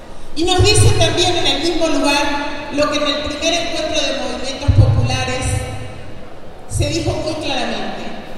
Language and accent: Spanish; Uruguay; now in Mexico; Soy uruguaya, pero vivo en México.